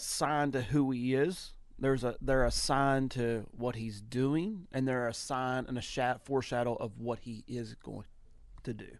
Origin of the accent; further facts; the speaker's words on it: Kentucky, United States; I'm a redneck from Kentucky that's trying to say